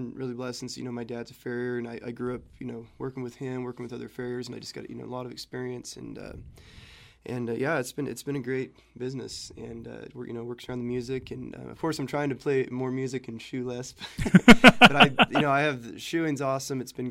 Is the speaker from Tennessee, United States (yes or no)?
no; Red Bluff, California, United States; Yeah, so I'm from Red Bluff, California, and I'm, you know, out this summer just touring and doing all kinds of different stuff.